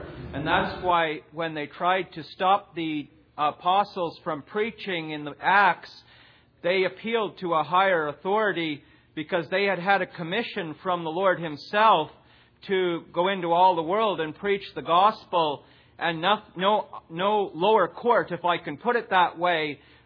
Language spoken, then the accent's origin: English; Canada; As a Canadian citizen, when I stand at an immigration desk, a U.S. immigration desk, the first question they ask me is, what's your citizenship? And I tell them I'm a Canadian.